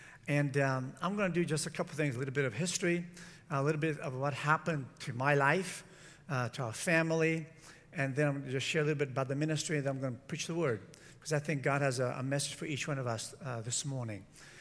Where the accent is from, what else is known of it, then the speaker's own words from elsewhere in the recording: San Francisco, California, United States; moved away as an adult; also born or lived in China / Australia; now in Canada; I was born in China, and from there, our family immigrated to Australia, from Australia to California, San Francisco. I went to finish university in Washington, and in 81 I moved up to Canada. So I'm actually a Russian Jew, born in China, lived in Australia, raised in San Francisco